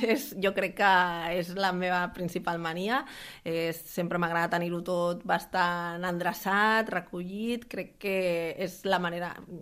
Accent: Catalonia, Spain; El Maresme, la meva comarca.

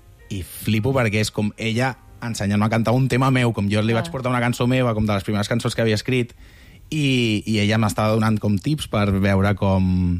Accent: Cornellà de Llobregat, Catalonia, Spain; després del tornar com cap a Cornellà, que és d'on soc

